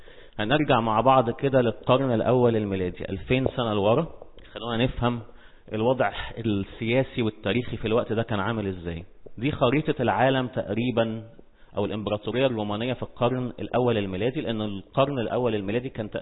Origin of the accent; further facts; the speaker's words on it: Egypt; زي ما احنا بنعتبر مين عندنا في مصر؟